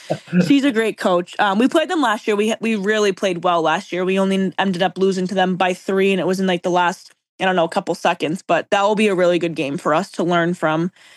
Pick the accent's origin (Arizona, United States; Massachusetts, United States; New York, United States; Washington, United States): Massachusetts, United States; Tewksbury; also born or lived in Methuen; Methuen is my hometown, but I grew up in Tewksbury.